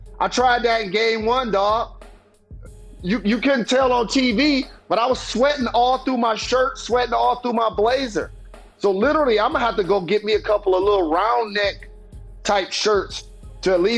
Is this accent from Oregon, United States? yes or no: no; Detroit, Michigan, United States; for the most part, Detroit is my hometown.